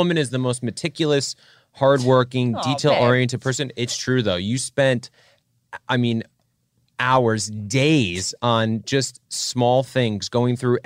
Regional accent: Rhode Island, United States; it's just my home state, and I have a lot of pride.

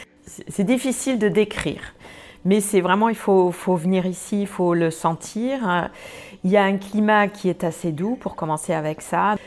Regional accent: Germany; now in France; Je suis allemande et j'habite depuis à peu près 30 ans en France.

